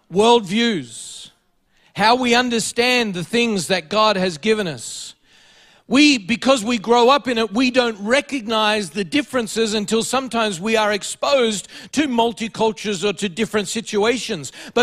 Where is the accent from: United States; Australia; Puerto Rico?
Australia; This is us. We are Australian. This is the way we do things. This is the way we think.